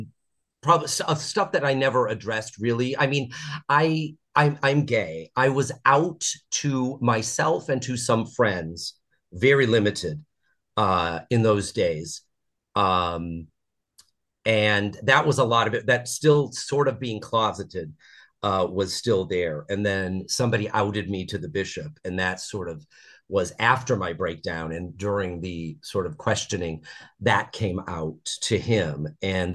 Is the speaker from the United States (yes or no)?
yes; South Bend, Indiana, United States; now in Chicago, United States; I'm from South Bend, Indiana, originally, which is an easy 2-hour train ride. So I'd come to Chicago since I was a kid.